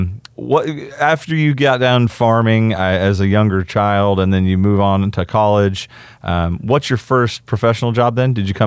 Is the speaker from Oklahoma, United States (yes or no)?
yes; Oklahoma, United States; Because, you know, I grew up here in Rogers County.